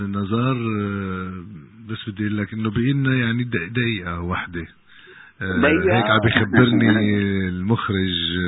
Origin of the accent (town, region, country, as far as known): Syria